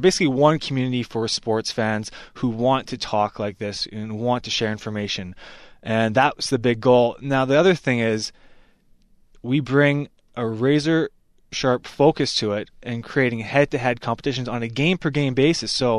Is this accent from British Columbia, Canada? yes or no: yes; Vancouver, British Columbia, Canada; I'm from Vancouver